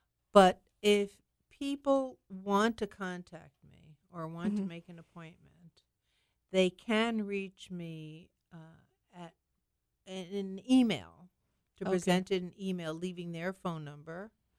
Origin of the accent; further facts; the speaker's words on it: New York, United States; I am from New York, but I do spend many months here in Florida.